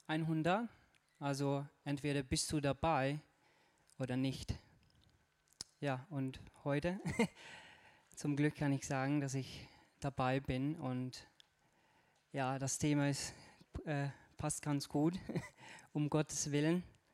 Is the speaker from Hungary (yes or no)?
yes; Hungary; German is a second language; now in Germany; ich komme aus Ungarn. Und ich arbeite hier seit 3 Jahren, so seit 2014.